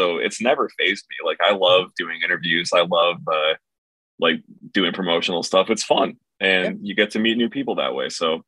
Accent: Rochester, New York, United States; I don't speak French, bro. I'm from Rochester, New York.

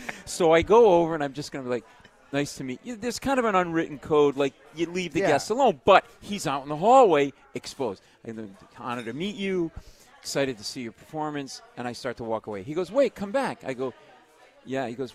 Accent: Providence, Rhode Island, United States; I grew up in Providence. My parents had a small mom-and-pop furniture store.

